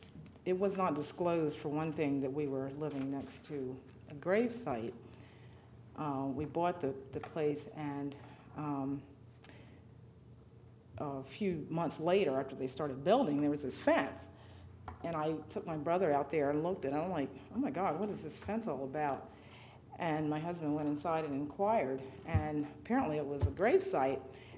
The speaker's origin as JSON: {"language": "English", "town": "Belltown", "country": "United States", "tie": "born or raised there", "said": "I was born and raised here in Belltown, a few miles down, and still have a lot of family down here, so I have a lot of ties and connections down here."}